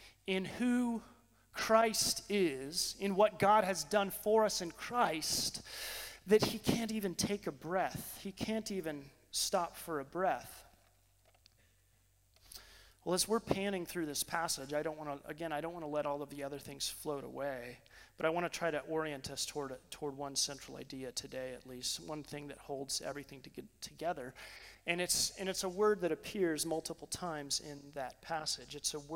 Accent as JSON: {"language": "English", "region": "Colorado", "country": "United States", "tie": "born or raised there", "said": "My home, the place that I long for most, at least on this earth, is Colorado. I grew up in Colorado mountains."}